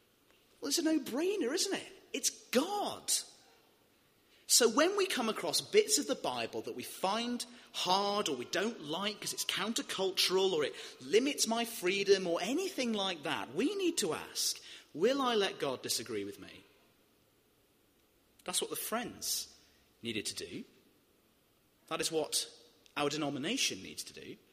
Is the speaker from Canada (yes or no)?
no; Wales, United Kingdom; In the many mines that I grew up in around Wales, there was no wisdom mine.